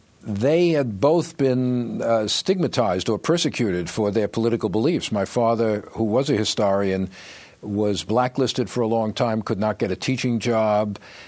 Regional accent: Long Beach, New York, United States; Well, I was born in New York City, but very quickly my parents, like so many others in the aftermath of World War II, moved out to the suburbs. In my case, Long Beach, Long Island, not too far from the city

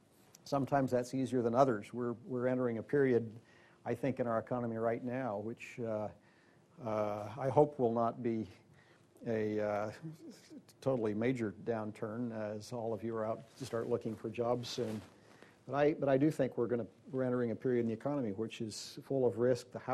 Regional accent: Salt Lake City, Utah, United States; But I come from Salt Lake City

